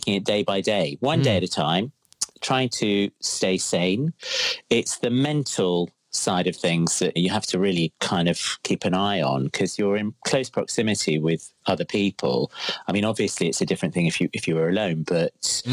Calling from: Crouch End, London, United Kingdom; I'm currently in my son's room. In our flat in Crouch End, in rainy Crouch End.

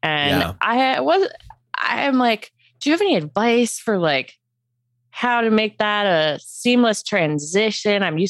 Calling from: Los Angeles, California, United States; I'm calling from Los Angeles.

